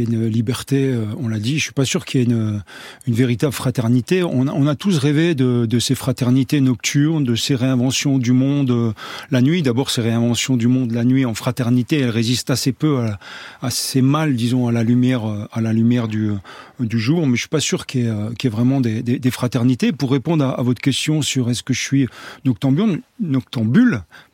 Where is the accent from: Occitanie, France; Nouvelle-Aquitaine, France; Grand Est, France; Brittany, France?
Grand Est, France; je suis originaire de la Lorraine, du nord-est de la France, et je viens de famille où on travaillait dans la boulangerie et dans la sidérurgie.